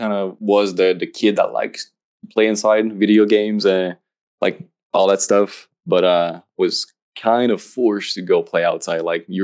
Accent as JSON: {"language": "English", "region": "New Brunswick", "country": "Canada", "tie": "born or raised there", "said": "I grew up in a small town in New Brunswick, Canada."}